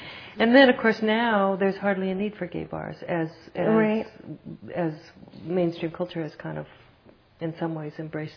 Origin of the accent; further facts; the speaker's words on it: Montana, United States; also born or lived in Seattle; Where I had spent 30 years doing a myriad of jobs, but grew up in Montana, and for family reasons came back, thought I would stay here a year, and have now been here 5 years